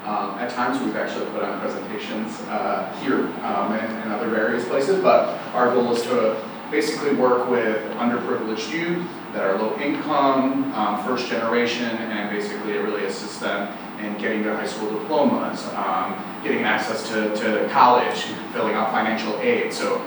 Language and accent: English; Chicago, Illinois, United States; now in Chula Vista, United States; I have resided in Chula, in San Diego County for probably close to the last 10 years. I'm originally from Chicago. Had to get out of the cold weather, the windy city, if you will, there.